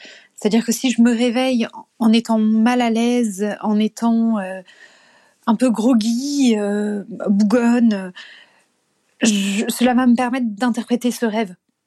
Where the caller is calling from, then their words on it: Paris, Île-de-France, France